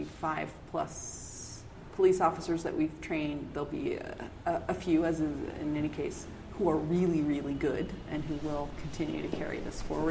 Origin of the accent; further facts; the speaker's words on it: United States; So I'm American, Fortunately, my French has improved.